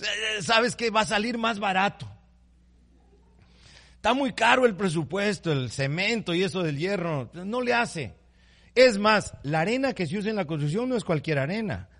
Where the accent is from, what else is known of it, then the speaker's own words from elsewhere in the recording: Ecuador; En abril del año 2016, en Ecuador, de donde vengo